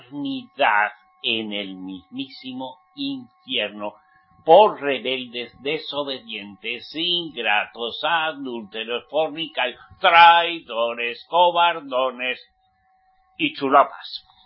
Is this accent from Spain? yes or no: yes; Spain; Yo, como soy español, yo nací en España.